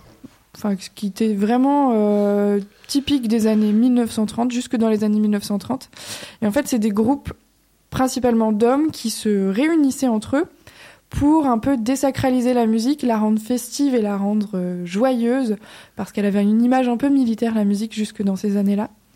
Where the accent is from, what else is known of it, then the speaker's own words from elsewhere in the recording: Centre-Val de Loire, France; je suis pas originaire d'ici, je suis originaire du Loir-et-Cher.